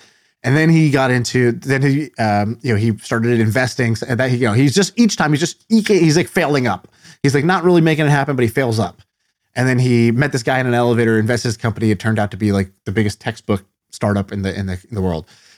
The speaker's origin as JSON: {"language": "English", "country": "Indonesia", "tie": "born or raised there", "also_born_or_lived": "China"}